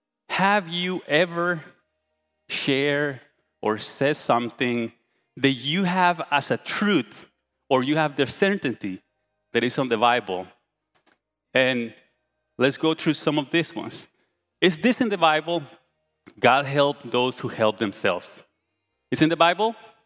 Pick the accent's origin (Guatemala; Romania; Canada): Guatemala; now in College Station, United States; We're from Guatemala with my wife. And when we arrived to College Station, we were coming from around 10 years of serving in a local church.